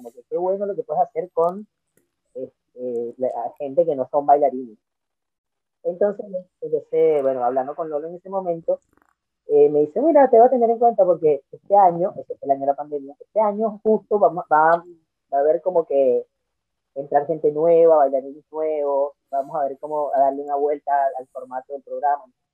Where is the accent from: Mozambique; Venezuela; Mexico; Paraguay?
Venezuela; moved away; Yo soy de Venezuela y sí. Estoy acá desde hace 10 años ya.